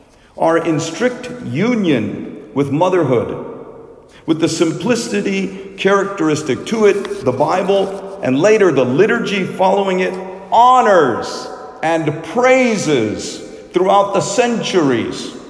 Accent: Little Rock, Arkansas, United States; when I was growing up in Little Rock, there was a Mexican restaurant called El Chico down the street.

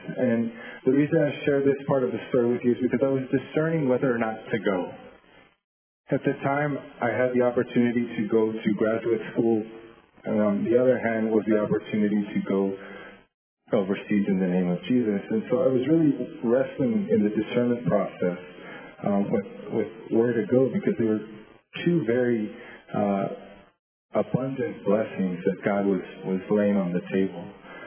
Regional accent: El Paso, Texas, United States; I was doing ministry in El Paso, Texas, my hometown, at Fort Bliss

